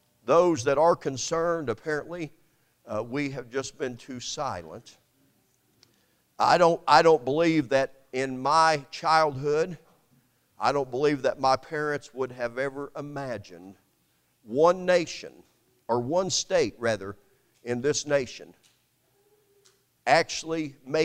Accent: Indianapolis, Indiana, United States; I attended public school in Indianapolis, where I grew up.

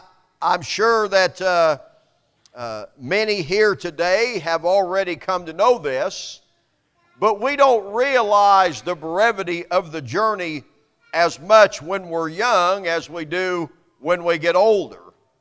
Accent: United States; because I am an American, because I hold citizenship in the great nation, the United States of America

